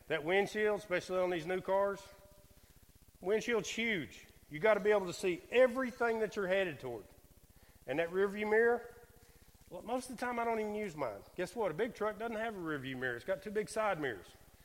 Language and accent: English; Emory Heights, United States; I grew up in Emory Heights, so I know some things about you guys too.